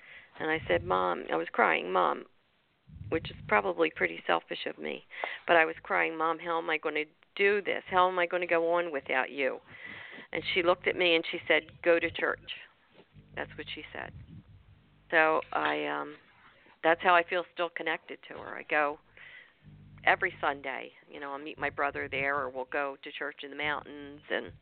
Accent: Barrington, New Jersey, United States; And so we got to talking, and he was from Haddon Heights, I'm from Barrington.

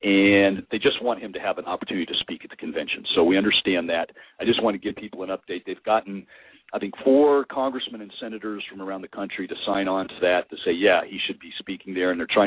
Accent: Florida, United States; not just in my home state of Florida where I really floated that stuff out there.

